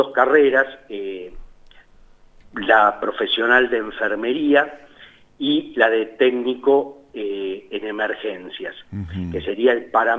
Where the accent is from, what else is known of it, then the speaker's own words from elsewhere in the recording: La Plata, Buenos Aires Province, Argentina; now in General La Madrid, Argentina; Yo estoy en General La Madrid trabajando, si bien soy originario de La Plata, me recibí acá en La Plata y hice la residencia acá. En el año 93 empecé a trabajar en General La Madrid y ahí hice toda mi vida asistencial.